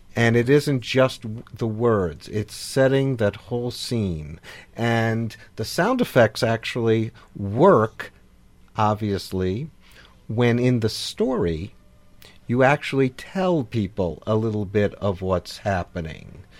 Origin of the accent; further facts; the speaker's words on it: New York, United States; I'm not from Minnesota. I'm from New York, and we don't have passive. We just go straight to aggressive.